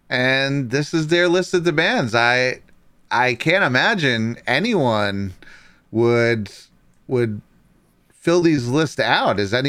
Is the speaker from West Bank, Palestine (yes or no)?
yes; West Bank, Palestine; I'm from the West Bank.